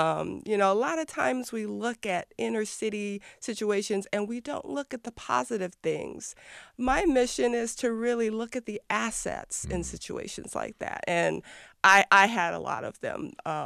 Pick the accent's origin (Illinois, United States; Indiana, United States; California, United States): Illinois, United States; East St. Louis; Well, you know, East St. Louis is actually known as a good place to be from, if you know what I mean. When I was growing up there, it was sort of considered the crime capital of the country.